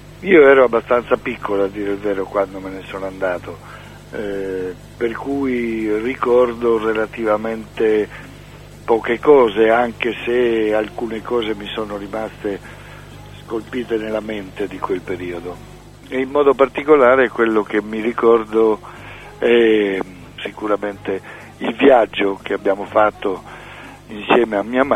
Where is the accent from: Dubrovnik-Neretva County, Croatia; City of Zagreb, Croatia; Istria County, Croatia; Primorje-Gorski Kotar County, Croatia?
Istria County, Croatia; Pula; born there; moved away; gli antenati da parte di mio padre erano veramente ungheresi. Sono nati tutti a Pola, sia i genitori dei miei genitori sia i miei genitori, sia io e le mie sorelle.